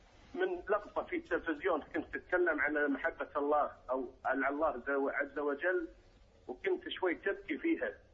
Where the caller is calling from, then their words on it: Kuwait; أنا بس اتصلت من الكويت